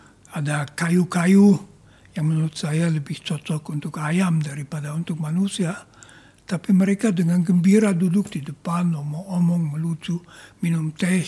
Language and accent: Indonesian; Germany; Indonesian is a second language; Saya berasal dari Jerman.